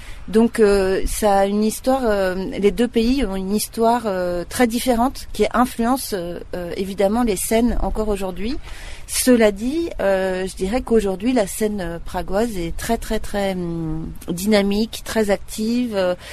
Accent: France; now in Prague, Czechia; C'est-à-dire que c'était déjà un énorme challenge que de faire une place en tant que Française à Prague sur la scène tchèque.

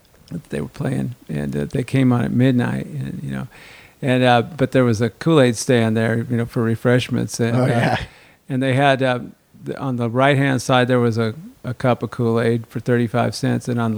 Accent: Colorado, United States; You know, man, I grew up in Colorado, you know, so I, you know, back in the, like when I was 15, 16, 17, 18, I used to follow … around Boulder and Denver back in the 60s.

